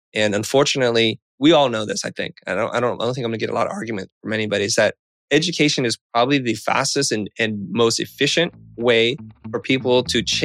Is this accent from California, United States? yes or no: yes; San Jose, California, United States; also born or lived in Kansas City, Missouri; No, I grew up in San Jose. And before that, I lived for a couple of years in Kansas City, Missouri.